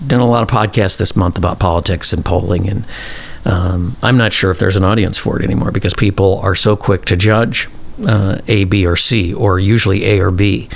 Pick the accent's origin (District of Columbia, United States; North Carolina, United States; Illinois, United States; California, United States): Illinois, United States; Chicago; aside from the fact that I'm from Chicago, it's such a bad show.